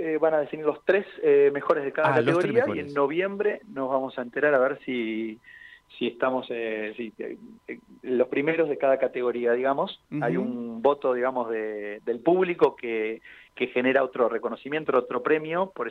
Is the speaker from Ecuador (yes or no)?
no; Argentina; estamos entre los mejores del mundo nuevamente como argentinos